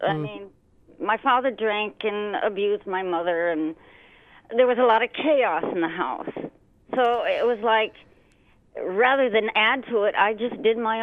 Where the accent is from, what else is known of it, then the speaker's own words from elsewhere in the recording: Michigan, United States; there was six of us in the family. We grew up in Michigan in farm country.